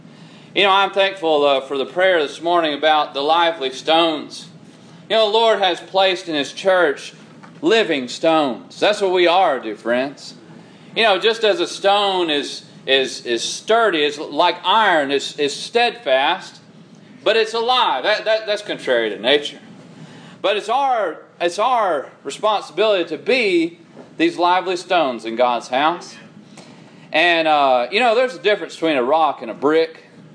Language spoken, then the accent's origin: English; California, United States; born there; I was born, y'all forgive me, in California. I was born in the San Joaquin Valley.